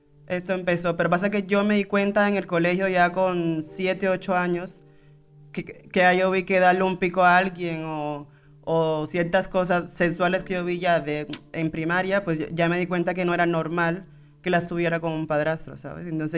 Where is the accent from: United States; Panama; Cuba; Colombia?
Cuba; now in Spain; nací el 24 de octubre de 1988. Soy ciudadana cubana, actualmente vivo en España